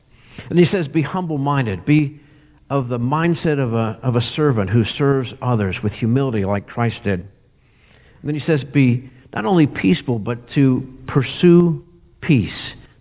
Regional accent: Pennsylvania, United States; In fact, I'm from Northwest Pennsylvania. That's where I grew up, and I grew up as a Steelers fan.

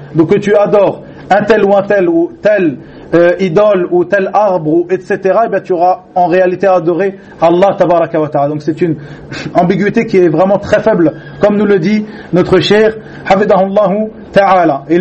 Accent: Egypt; now in France; puisque nous, chez nous en Égypte, ces livres-là, ils sont édités et ils sont répandus

